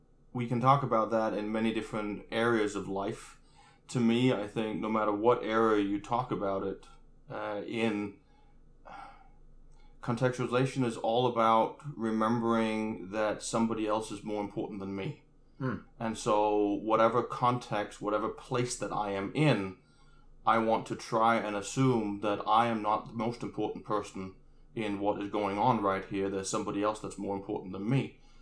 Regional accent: Denmark; Well, I grew up in Denmark. My mom's American, my dad's Danish.

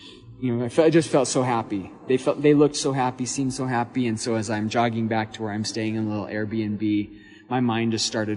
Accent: Twin Falls, Idaho, United States; now in Arizona, United States; born and raised in Twin Falls, Idaho.

